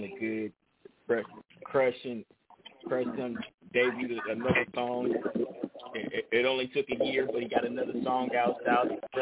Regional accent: West Coast, United States; so let's talk about now because I'm from the West Coast, right?

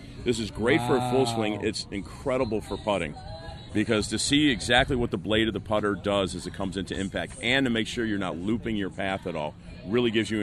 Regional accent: Chicago, Illinois, United States; I'm from Chicago.

